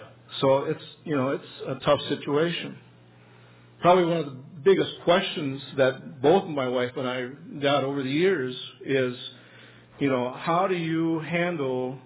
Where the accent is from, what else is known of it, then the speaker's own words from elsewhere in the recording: Rochester, Minnesota, United States; Because I grew up in Rochester, so it wasn't that long of a trip to Pillsbury Baptist Bible College.